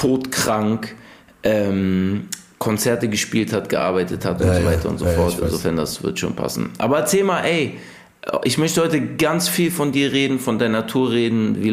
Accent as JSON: {"language": "German", "region": "Hamburg", "country": "Germany", "said": "als Hamburger beschwert man sich eigentlich auch nicht übers Wetter."}